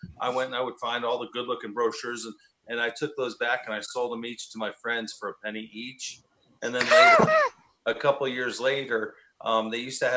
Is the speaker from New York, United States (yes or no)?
yes; New York, United States; I'm from New York, so that goes in the blood.